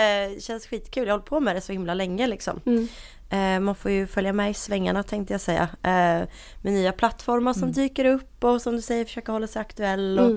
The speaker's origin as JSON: {"language": "Swedish", "town": "Linköping", "region": "Östergötland", "country": "Sweden", "moved": "yes", "lives_now": "Stockholm, Sweden", "said": "Bor här i Stockholm. Jag kommer ursprungligen från Linköping. Det hör man på min fantastiska dialekt. Ja, har bott här i typ 10 år."}